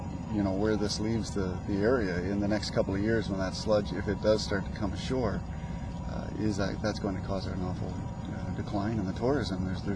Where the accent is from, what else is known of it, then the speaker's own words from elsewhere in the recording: Truro, Nova Scotia, Canada; from Truro.